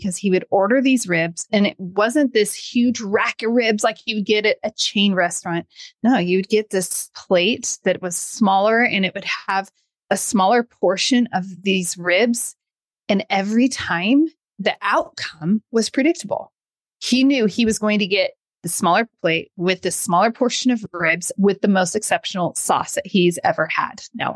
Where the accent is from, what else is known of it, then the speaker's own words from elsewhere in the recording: Modesto, California, United States; moved away; We grew up in Modesto, because some of you are probably curious which part. So that's the part, and that's why we're from there.